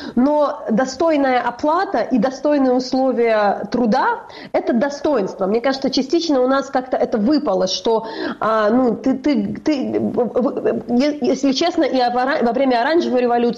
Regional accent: Kyiv Oblast, Ukraine; я, например, росла в Киевской области и многих этих вещей не знала.

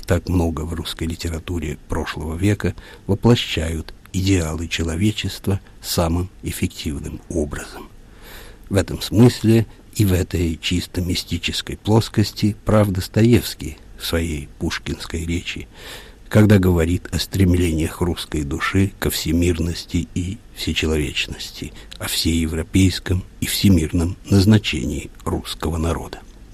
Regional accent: Argentina; Russian is a second language; Почему в испанском? Потому что, как многие итальянцы, я вырос в Аргентине.

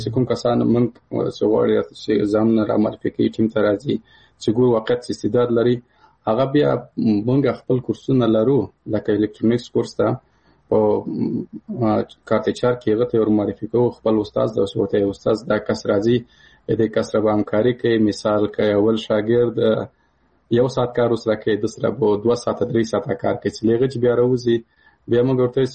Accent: Paktia, Afghanistan; زه د کابل د پکتیا یم

